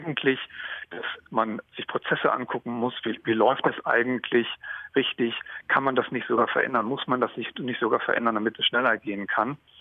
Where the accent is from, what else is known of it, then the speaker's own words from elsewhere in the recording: Schleswig-Holstein, Germany; Jetzt komme ich aus dem Land in Schleswig-Holstein, in dem das sehr gut funktioniert hat.